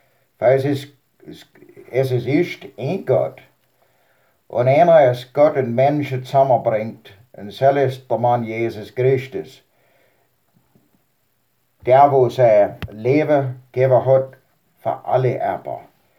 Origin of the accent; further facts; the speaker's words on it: Switzerland; now in United States; Na, ich bin Schweizer wie ich, der USA.